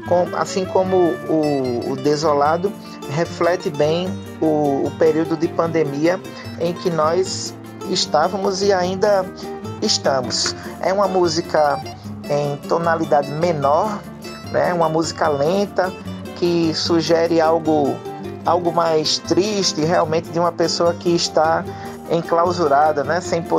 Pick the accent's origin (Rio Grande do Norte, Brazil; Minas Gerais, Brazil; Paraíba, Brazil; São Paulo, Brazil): Rio Grande do Norte, Brazil; Natal; Nós somos de Natal, Rio Grande do Norte